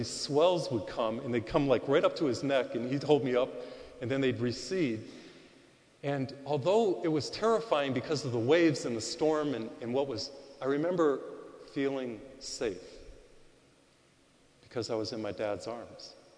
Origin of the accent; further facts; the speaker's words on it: Massachusetts, United States; I grew up in Massachusetts. We used to go to Cape Cod, or as they say in Boston, Cape Cod.